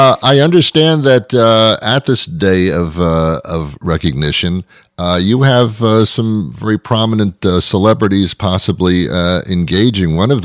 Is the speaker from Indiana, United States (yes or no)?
no; New York City, New York, United States; now in Boston, United States; I'm a New Yorker. I moved to Boston, okay, to do the radio, and I've been here for quite a few years now.